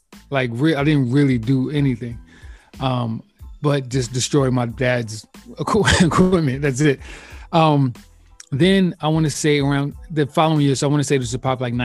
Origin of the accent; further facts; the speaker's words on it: Clinton Hill, New York, United States; so growing up in Clinton Hills, like specifically on my block, which is Lafayette, like the block is super long.